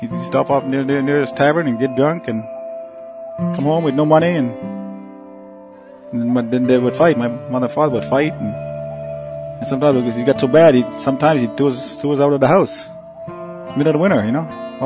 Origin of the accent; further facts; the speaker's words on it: Fredericton, New Brunswick, Canada; Maliseet, as my father was a Cree from the province of Saskatchewan. But I was born here. I was born and raised in Fredericton. And grew up on reserve.